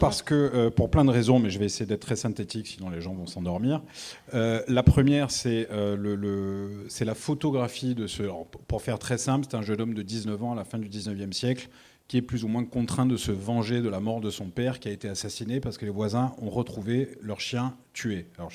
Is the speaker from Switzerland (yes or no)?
no; Bastia, Corsica, France; je suis né à Bastia, que j'ai grandi à Bastia, que j'y suis retourné y vivre 20 ans